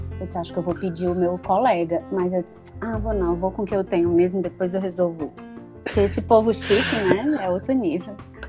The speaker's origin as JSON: {"language": "Portuguese", "town": "Fortaleza", "region": "Ceará", "country": "Brazil", "tie": "born or raised there", "moved": "yes", "lives_now": "Brasília, Brazil", "said": "Eu sou natural de Fortaleza, no Ceará, mas já há 3 anos eu estou aqui em Brasília."}